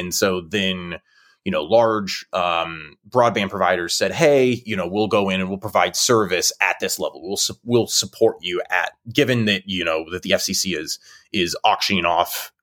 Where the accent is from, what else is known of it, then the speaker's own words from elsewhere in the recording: Illinois, United States; where my grandparents are from and where I grew up in part in Southern Illinois and rural Illinois